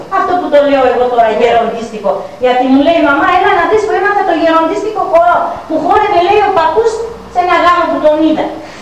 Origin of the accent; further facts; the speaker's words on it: Irakleia, Greece; αν και είμαι από την Ηρακλία